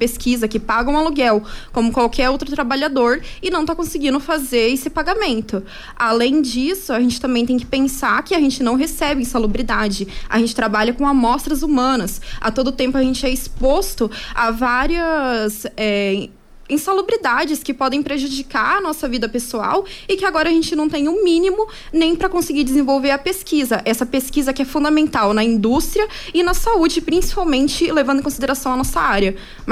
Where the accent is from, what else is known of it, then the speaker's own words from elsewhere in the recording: Londrina, Paraná, Brazil; Eu sou de Londrina.